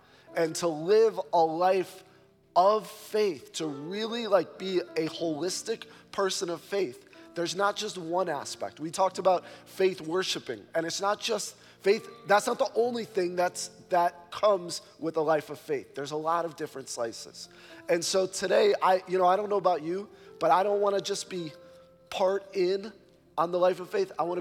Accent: Chicago, Illinois, United States; I grew up in Chicago. I never saw anybody with chickens.

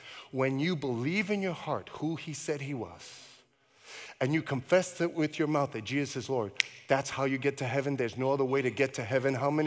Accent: Brooklyn, New York, United States; I was a kid from Brooklyn just trying to figure this out.

